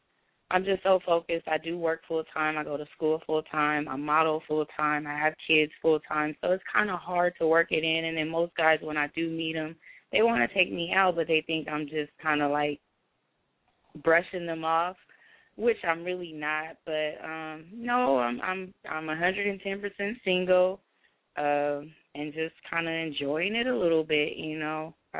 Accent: California, United States; also born or lived in Texas; although I was born in Texas, but I enjoyed growing up in California because Texas. I have to get back there and say hi to all my roots eventually

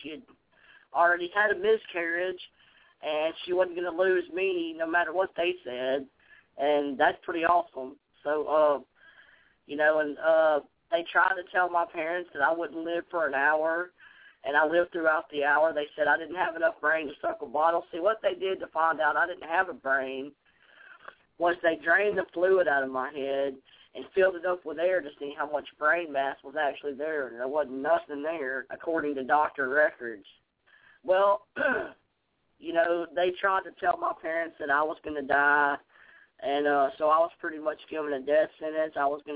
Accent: Bossier City, Louisiana, United States; born there; But anyway, I was born on December 12th, 1977 at Bossier General Hospital in Bossier City, Louisiana.

